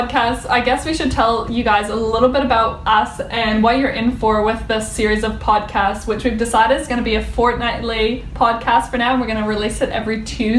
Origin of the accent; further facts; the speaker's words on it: Canada; now in New Zealand; But right now we are based here in New Zealand, and I'm originally a Canadian. I moved to New Zealand 11 years ago